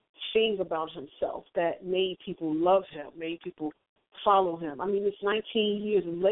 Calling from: New Jersey, United States; calling from New Jersey.

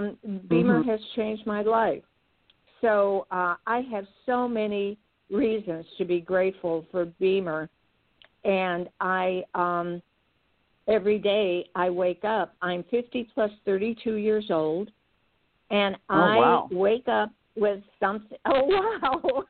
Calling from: California, United States; I'm in Central Coast, Californi

